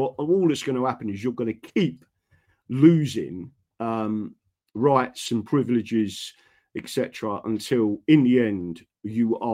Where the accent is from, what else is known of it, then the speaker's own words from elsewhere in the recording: London, United Kingdom; born there; and I was born in London